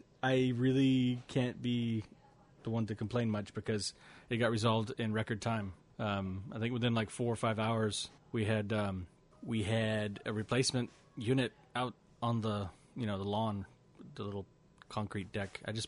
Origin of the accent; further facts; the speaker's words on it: Houston, Texas, United States; from Houston, Texas.